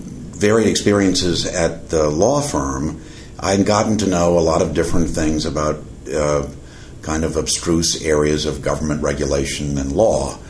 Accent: New Orleans, Louisiana, United States; born there; I was born in New Orleans. Went to college at Yale, and then on to the University of Virginia School of Law.

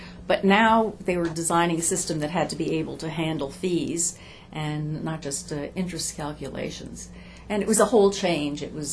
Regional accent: United States; as an American, and a different part of the world than was normally traveled.

